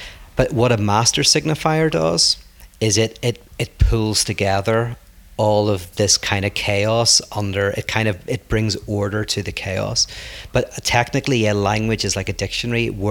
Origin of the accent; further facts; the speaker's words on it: Ireland; moved away; because I'm from Ireland coming here